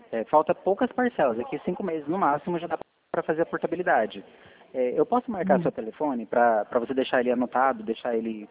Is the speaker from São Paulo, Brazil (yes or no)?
no; Dourados, Mato Grosso do Sul, Brazil; nós somos aqui de Dourados, Mato Grosso do Sul.